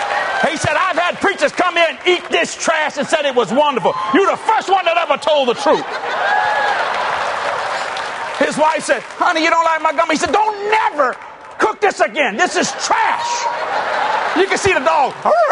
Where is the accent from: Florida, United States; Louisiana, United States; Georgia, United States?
Louisiana, United States; I am a Cajun from South Louisiana.